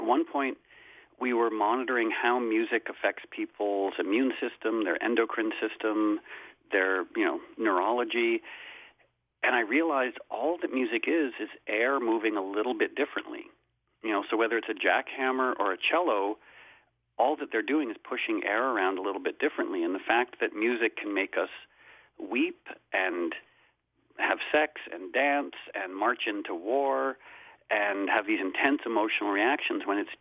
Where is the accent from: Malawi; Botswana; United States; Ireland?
United States; New England; maybe it's a legacy of growing up in New England, but I've always been really good at beating myself up.